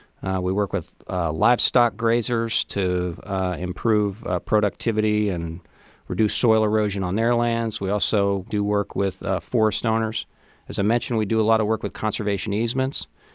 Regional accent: Prospect, Kentucky, United States; So I grew up on a farm in Prospect, Kentucky. I've always been interested in the outdoors, spent a lot of time outdoors as a kid

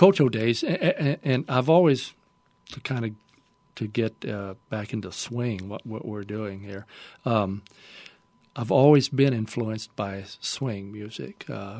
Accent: Ville Platte, Louisiana, United States; And growing up in Ville Platte, even when I was a little kid, still living in Ville Platte, my aunt loved to dance.

